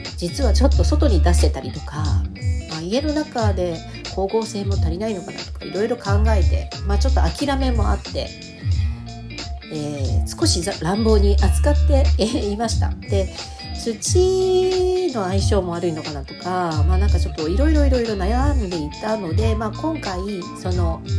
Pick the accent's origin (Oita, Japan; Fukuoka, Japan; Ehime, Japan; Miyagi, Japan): Fukuoka, Japan; まあ、私も福岡出身なので